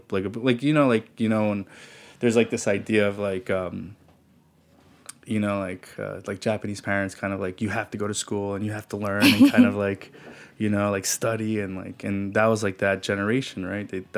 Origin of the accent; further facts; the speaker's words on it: Peru; grew up with Japanese parents, you know, growing up in a household that's Japanese with those customs and eating that food. And then growing up in Peru